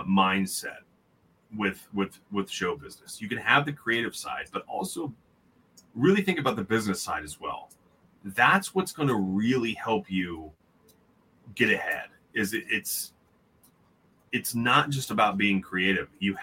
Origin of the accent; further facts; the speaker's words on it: Maryland, United States; But I'm also like I came from Maryland. So it's like the Ravens were my first team.